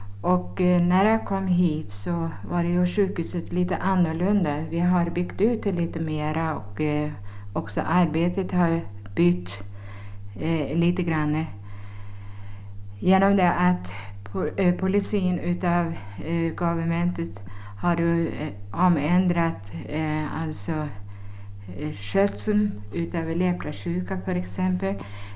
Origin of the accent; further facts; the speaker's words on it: Trollhättan, Västra Götaland County, Sweden; now in Zambia; Jag är från Trollhättan i Sverige och nu arbetar jag här på Chikankata.